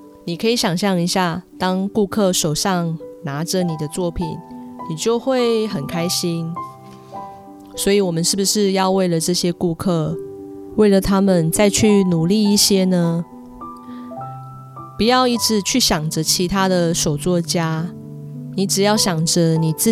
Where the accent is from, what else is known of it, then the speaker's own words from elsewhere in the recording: Klang, Selangor, Malaysia; 发掘依旧美丽的巴生，让更多人看见我们的家乡。